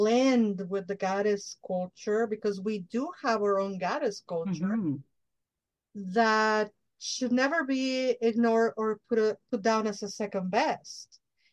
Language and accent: English; Mexico; And I happen to be Mexican from Mexico. I'm not Mexican American. I'm Mexican from Mexico. I grew up in Mexico.